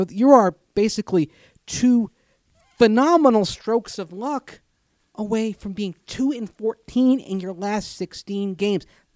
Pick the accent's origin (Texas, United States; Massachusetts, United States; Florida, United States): Florida, United States; Tampa; I grew up with this in Tampa.